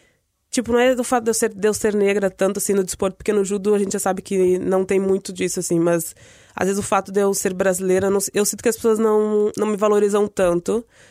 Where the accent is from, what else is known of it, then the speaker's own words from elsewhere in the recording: Portugal; vivemos em Portugal e somos portugueses.